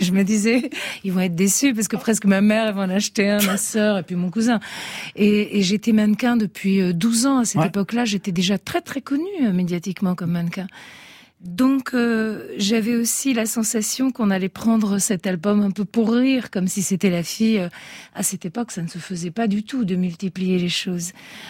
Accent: Italy; born there; Moi, je suis née en Italie, mais j'ai beaucoup été élevée par ma grand-mère, qui était française. Donc déjà, j'ai eu la langue française comme dans mon cœur et dans mon oreille, vraiment d'enfant tout petit.

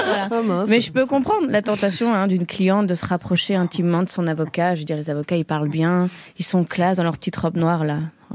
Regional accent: Belgium; Par contre, moi, je suis belge.

